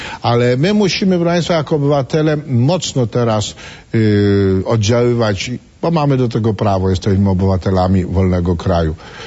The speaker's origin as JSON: {"language": "Polish", "town": "Kraków", "region": "Lesser Poland", "country": "Poland", "said": "ja jestem z Krakowa, to z Krakowa"}